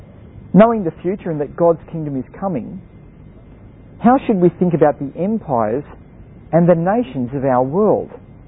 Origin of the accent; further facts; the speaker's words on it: Australia; And so we as an Australian nation in our constitution recognise this.